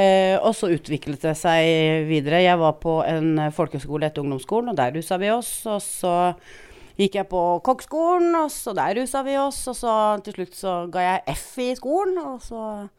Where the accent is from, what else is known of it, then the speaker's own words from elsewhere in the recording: Bærum, Viken, Norway; also born or lived in Moss; Jeg er egentlig eller jeg er oppvokst i Bærum. Ja. Det er jeg.